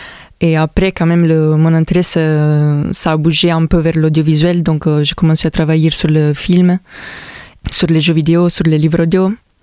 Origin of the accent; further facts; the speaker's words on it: Italy; French is a second language; moved away as an adult; also born or lived in Milan; now in Montpellier, France; Je viens de l'Italie et je suis arrivée ici à Montpellier depuis 2 ans.